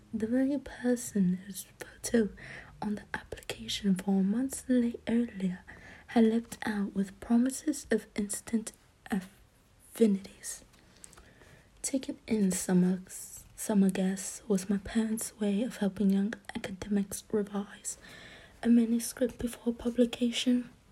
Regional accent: Texas, United States; That's not even my accent. I'm from Texas and I don't even speak like that.

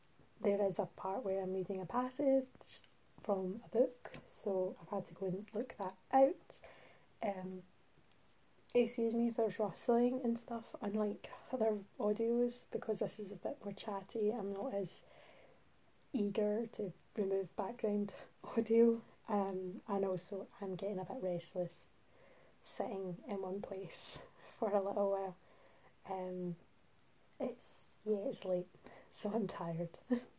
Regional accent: Scotland, United Kingdom; I'm from Scotland in general. More specifically, I live currently in a lovely big city called Glasgow. But I'm more from the west of Scotland. But I've had, I've dabbled in other areas of Scotland for varying lengths of time.

